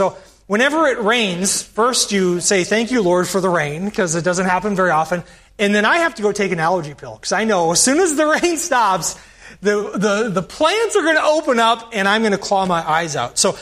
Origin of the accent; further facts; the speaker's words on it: Spokane, Washington, United States; Ken Parker, who was the pastor of my church that I grew up in Spokane, Washington